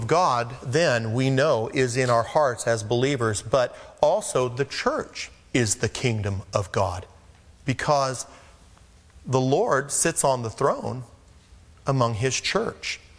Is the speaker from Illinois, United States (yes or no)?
no; Porterville, California, United States; I remember the summer days growing up in Porterville.